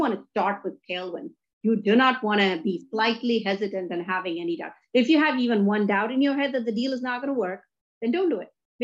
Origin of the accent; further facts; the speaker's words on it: India; moved away as an adult; now in United States; I grew up in India with parents making $50 a month. I wanted to come to the US